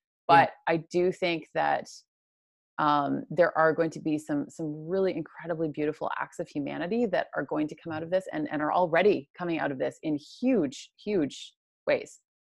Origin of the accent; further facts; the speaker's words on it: Canada; now in Indonesia; I am Canadian, but I picked up and took off to Bali about eight or nine months ago